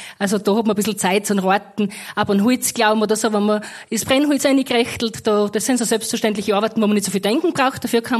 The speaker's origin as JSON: {"language": "German", "town": "Fischbach", "region": "Styria", "country": "Austria", "tie": "born or raised there", "said": "dass auch in meiner Heimatgemeinde in Fischbach, da in Falkenstein"}